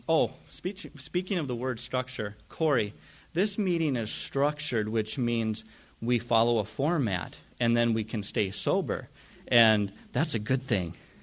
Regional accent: Jamestown, North Dakota, United States; I wanted to go up to UND because I wanted to get away from Jamestown, my hometown.

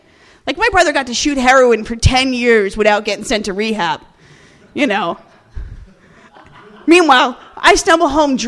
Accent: New Jersey, United States; I have to admit, I'm from Jersey. I have a colorful vocabulary.

